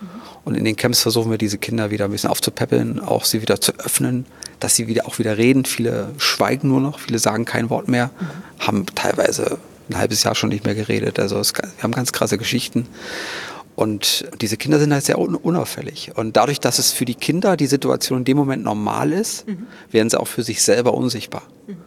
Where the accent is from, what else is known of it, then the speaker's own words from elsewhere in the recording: Thuringia, Germany; ich komme aus Thüringen